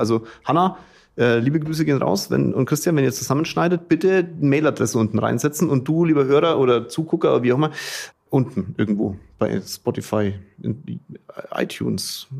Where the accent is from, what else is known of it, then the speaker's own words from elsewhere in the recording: Bavaria, Germany; wir kommen ja aus Franken